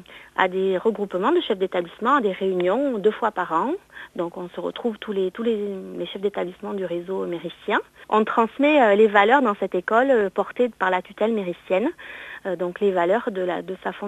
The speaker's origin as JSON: {"language": "French", "town": "Bayonne", "region": "Nouvelle-Aquitaine", "country": "France", "said": "Moi, je suis originaire de Bayonne."}